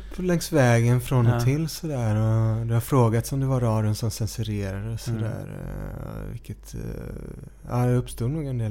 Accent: Västra Frölunda, Västra Götaland County, Sweden; Det är ju mångt och mycket en låt som skildrar min uppväxt i Västra Frölunda då

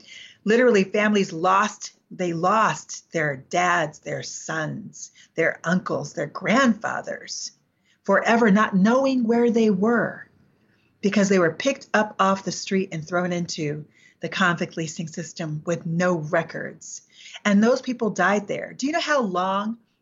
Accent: New York, United States; because quite honestly, I'm from New York, right?

